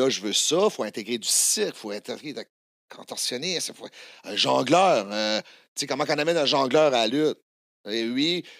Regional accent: Le Goulet, New Brunswick, Canada; Hey, moi, là, je viens de Le Goulet, Nouveau-Brunswick. Je sais pas si tu sais, là, il y a zéro contact, là.

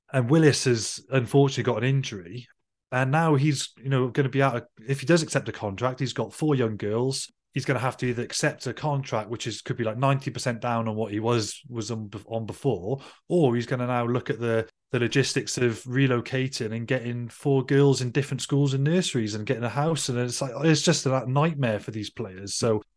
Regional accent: Wales, United Kingdom; as a Welshman

